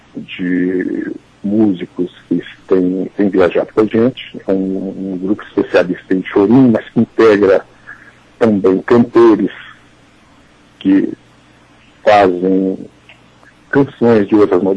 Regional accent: Minas Gerais, Brazil; Nós começamos em Diamantina, também como mineiros

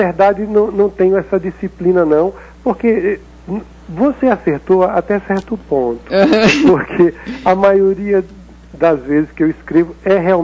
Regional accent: Alagoas, Brazil; born or raised there; moved away as an adult; now in Minas Gerais, Brazil

